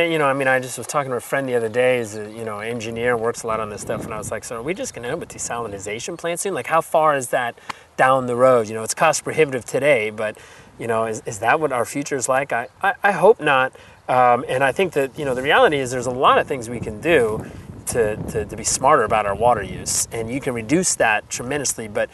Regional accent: California, United States; born there; also born or lived in New York City; I lived in New York City for a while, and I was born in California, but I lived all around and 5 years in New York City, and I came back

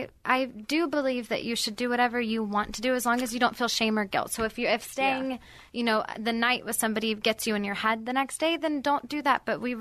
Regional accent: the South, United States; I grew up in the South and that is the token of success is marriage and kids.

